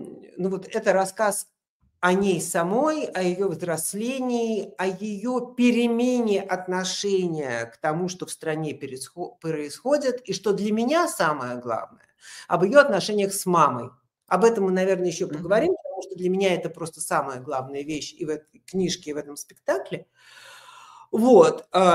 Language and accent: Russian; Russia; я была одна россиянка в жюри